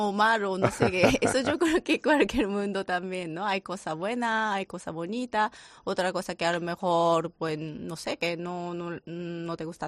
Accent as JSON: {"language": "Spanish", "country": "Japan", "second_language": "Spanish", "said": "Bueno, soy japonesa, entonces si la gente piensa que sí que soy japonesa, sí es correcto, ¿no?"}